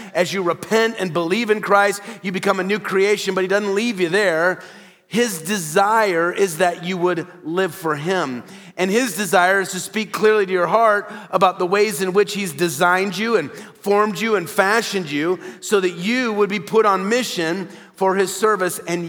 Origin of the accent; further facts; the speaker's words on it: Midwest, United States; I grew up in the Midwest, and very often when I would drive to school in the mornings in the wintertime